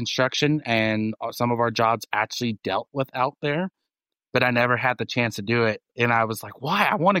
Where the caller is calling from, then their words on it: Modesto, California, United States; I'm actually coming from Modesto, California.